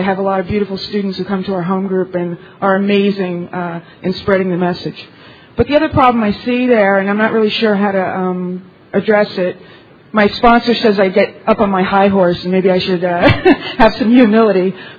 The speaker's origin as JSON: {"language": "English", "town": "Ithaca", "region": "New York", "country": "United States", "said": "I'm an alcoholic from Ithaca, New York."}